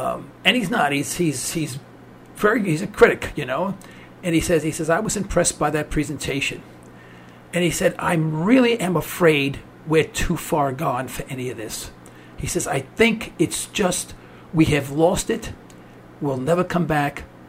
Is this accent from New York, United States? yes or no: yes; New York, United States; accent: New York; also born or lived in Houston, United States; I'm originally from New York, as you can tell from my accent, but I lived in Texas. I lived in Houston, Texas for almost 4 years.